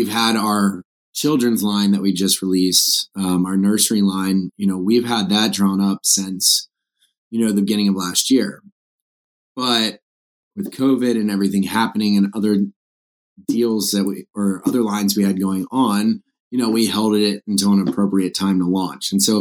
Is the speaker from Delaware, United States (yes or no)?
yes; Delaware, United States; now in Charleston, United States; my life in Charleston and growing up on the Eastern Shore of Delaware.